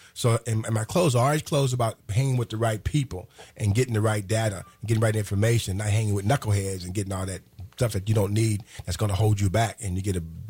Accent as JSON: {"language": "English", "town": "Terrell", "region": "Texas", "country": "United States", "tie": "born or raised there", "said": "We have five high schools in my hometown, Terrell. I went through four of them."}